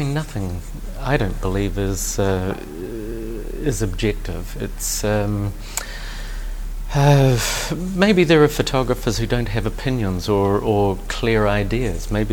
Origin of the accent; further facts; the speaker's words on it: Auckland, New Zealand; when I was growing up in Panmure and Auckland